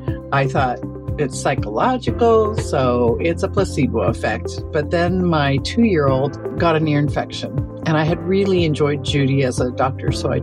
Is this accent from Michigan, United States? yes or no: no; California, United States; I'm from California.